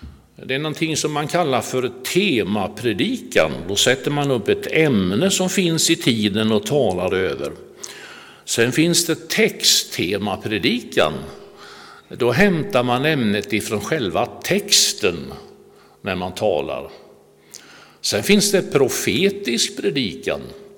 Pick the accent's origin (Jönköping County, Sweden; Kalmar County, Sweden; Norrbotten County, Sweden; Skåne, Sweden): Jönköping County, Sweden; Rydsnäs; moved away as an adult; jag är född och uppväxt i Rydsnäs och tillhörde den dåvarande lilla pingstförsamlingen där